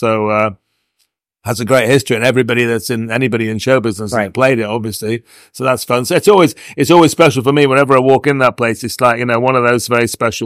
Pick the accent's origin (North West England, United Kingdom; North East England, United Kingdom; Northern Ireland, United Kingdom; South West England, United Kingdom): North West England, United Kingdom; Liverpool; I'm from Liverpool, so I do a talk called I Grew Up with … And I actually did grow up like a mile away from